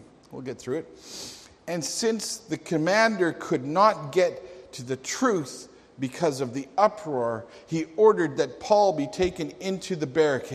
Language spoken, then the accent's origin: English; Calgary, Alberta, Canada; I grew up in Calgary.